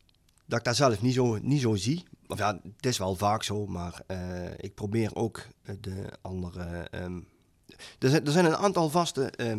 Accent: Wilbertoord, North Brabant, Netherlands; Ik ben ooit eens begonnen, toen ik 10 was, met de eerste jeugdprongzetting, bij ons in Wilberdoord.

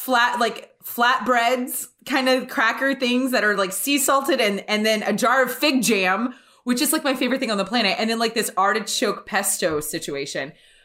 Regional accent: Louisiana, United States; I'm from Louisiana. Sure. I always ate fried catfish.

